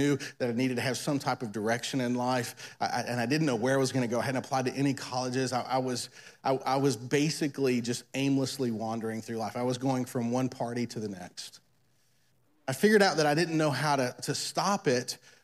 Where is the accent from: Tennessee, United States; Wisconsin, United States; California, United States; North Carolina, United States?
Tennessee, United States; I grew up in Tennessee where they have moonshine.